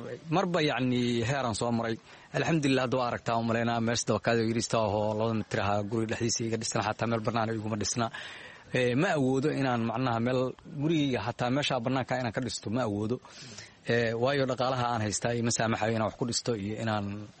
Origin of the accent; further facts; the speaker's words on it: Mogadishu, Banaadir, Somalia; waxaan ka imaaday magaalada muqdisho, muddo 12 sano aan ku noolaa qaxootigan.